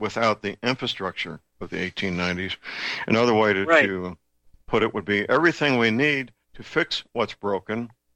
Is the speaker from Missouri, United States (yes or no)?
yes; Missouri, United States; most of them at Whiteman Air Force Base in here in my home state.